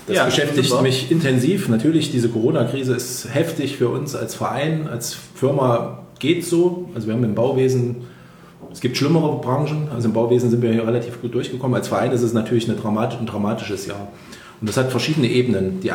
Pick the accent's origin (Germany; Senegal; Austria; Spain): Germany; Erfurt, Thuringia; Ich bin selber 43 Jahre alt, habe 3 Kinder, eine tolle Frau, bin Erfurter, habe hier in Erfurt Versorgungstechnik studiert